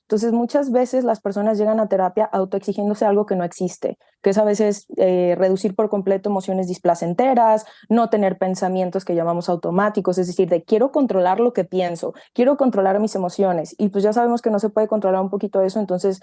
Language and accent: Spanish; Mexico; yo soy de México, entonces acá en México podemos hacer algo que se llama especialidad.